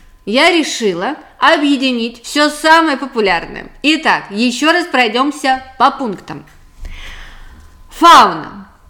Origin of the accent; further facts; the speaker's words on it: Australia; я из Австралии.